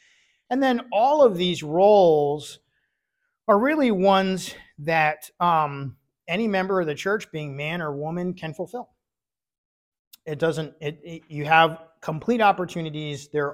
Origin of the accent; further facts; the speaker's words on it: Michigan, United States; When I was growing up in Michigan, we had a very large church. It was kind of the only Baptist church in the area.